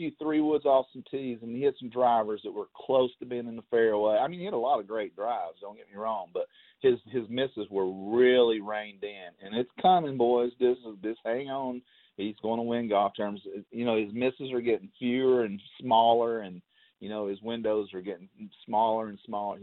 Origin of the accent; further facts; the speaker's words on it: United States; So he's the president. I'm an American. I'm going to support him.